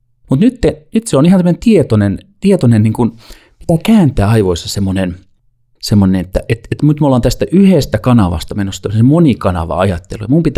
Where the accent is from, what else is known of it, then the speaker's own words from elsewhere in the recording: Ethiopia; moved away as an adult; Mä olen syntynyt ja kasvanut Etiopiassa.